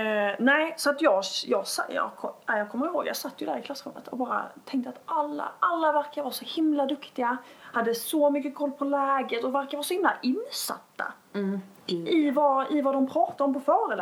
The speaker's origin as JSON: {"language": "Swedish", "region": "Skåne", "country": "Sweden", "said": "Sen vet vi också att vi är skåningar. Det kan vara svårt att höra. Och så pratar vi jävligt fort."}